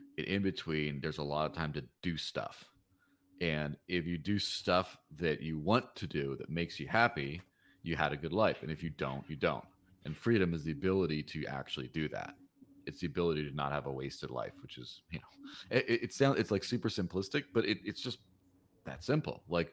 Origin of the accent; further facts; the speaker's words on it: Mexico; so I grew up in Mexico, which is not an entirely first world country, right?